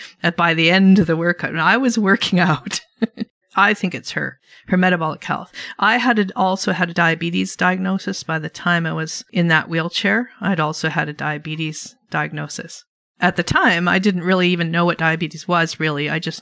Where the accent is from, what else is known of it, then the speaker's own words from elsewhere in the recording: Canada; I'm proud that I'm a Canadian like Dr. Fung